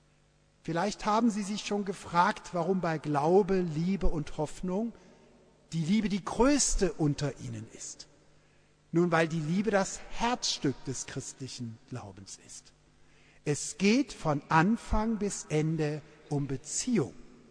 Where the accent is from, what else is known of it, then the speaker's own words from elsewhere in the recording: Rhineland, Germany; das kannte ich als Rheinländer noch gar nicht.